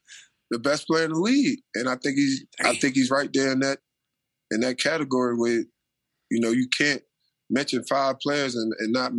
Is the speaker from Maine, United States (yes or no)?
no; Baltimore, Maryland, United States; if someone don't know me and I'm out of town and they know I'm from Baltimore